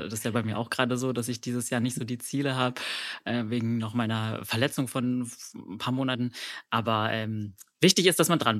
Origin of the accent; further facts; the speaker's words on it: Berlin, Germany; also born or lived in Brandenburg / Bavaria; ich bin ja Berliner. Das heißt, ich trainiere in der Stadt und im urbanen Umfeld. Ich habe tatsächlich aber in meinem Leben auch schon mal in anderen Teilen Deutschlands gelebt, also darunter in Vororten von Brandenburg und von Bayern